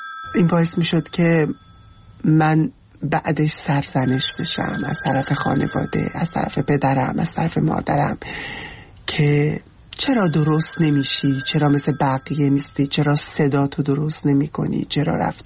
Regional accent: Iran; moved away; من یک زن ترنسم و از ایران اومدم،

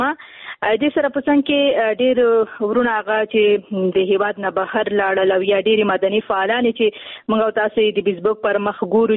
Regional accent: Afghanistan; نن ورځ نه ده چې په افغانستان کې جنگ دی او تقریبا موږ په جنگ کې پیدا شو یو په جنگ کې رالوی شو یو

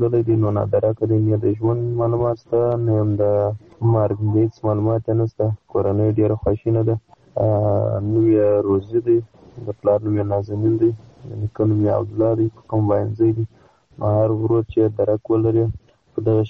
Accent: Qadis, Badghis, Afghanistan; زه د بادغیس ولایت یم د غدس ولسوالۍ د لکې سر فکر یم.

